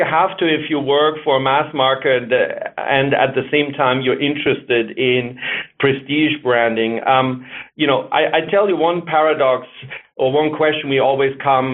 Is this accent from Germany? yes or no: yes; Germany; accent: German; English is a second language; So I'm German, as you can hear from my accent. And Uber in German means above and beyond.